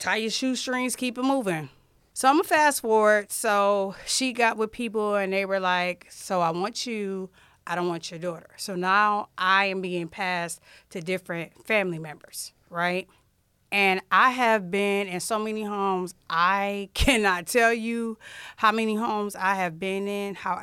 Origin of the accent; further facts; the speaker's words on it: Ohio, United States; born there; I was born in Lucas County, but the circumstances of how I got here is a little unique.